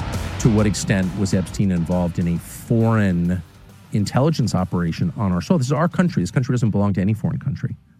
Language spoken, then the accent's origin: English; United States; I'm an American. I have an absolute right to know that.